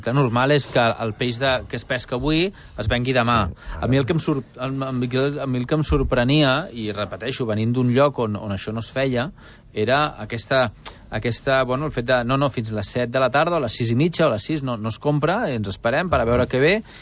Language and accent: Catalan; Barcelona, Catalonia, Spain; now in Arenys de Mar, Spain; jo soc de Barcelona, gràcies a Déu, i clar, allà les coses van d'una manera. I una de les coses que més em va sobtar quan vaig venir a viure aquí, en aquest cas, aquí a Arenys